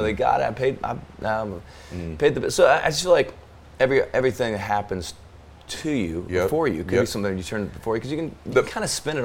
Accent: Arizona, United States; I think one thing about growing up in Arizona, there's almost less roots to like a culture. Yeah. It's more just like, just be who, you know, I'm in the South now

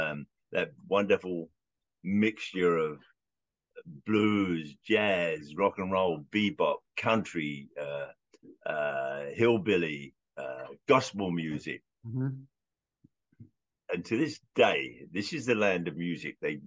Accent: London, United Kingdom; from this kid growing up in Southwest London and Central London

